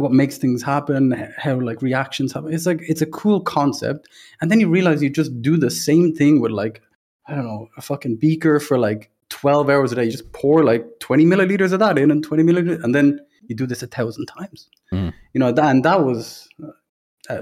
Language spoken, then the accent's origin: English; Dublin, Leinster, Ireland; So obviously from Ireland, Dublin, grew up there. Had a lovely family